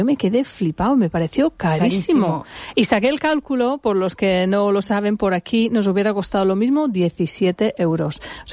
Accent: United Kingdom; no lo hace nadie, en mi opinión, como los británicos lo hacemos.

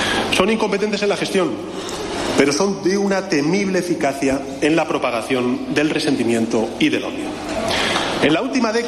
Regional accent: Spain; nosotros somos tan españoles como ustedes, no somos menos españoles que ustedes.

